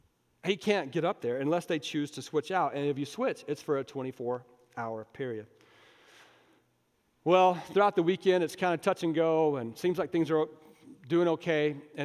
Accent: United States; I'm just telling you, as an American believer, that made no sense to me, because I'm an American believer.

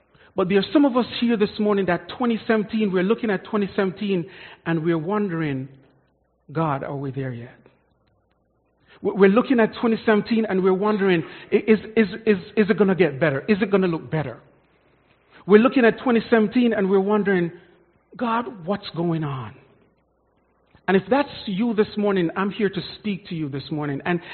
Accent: Jamaica; So straight up, I'm from Jamaica, so if you hear an accent, that's where that is from.

